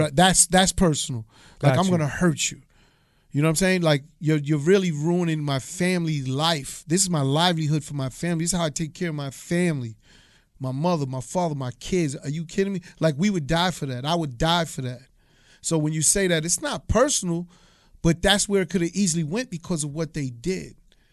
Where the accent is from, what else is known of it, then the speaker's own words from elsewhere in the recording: Hollis, New York, United States; Right, I'm from Hollis, Queens. A lot of those dudes was from Shadyville. Shadyville's right next to Hollis.